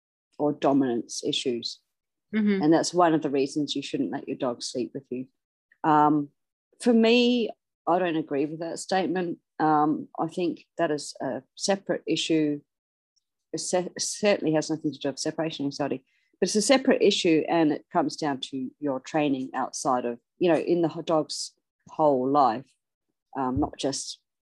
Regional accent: New Zealand; I'm a Kiwi.

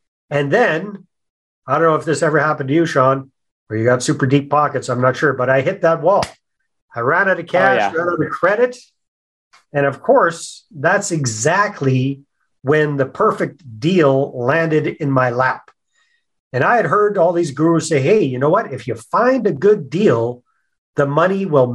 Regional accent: Canada; also born or lived in Mexico / Costa Rica; as you'll hear by the accent, I'm Canadian. I'm based up here in beautiful British Columbia, Canada. Haven't always been here though. I lived overseas for about 14 years in Latin America, in Mexico and in Costa Rica

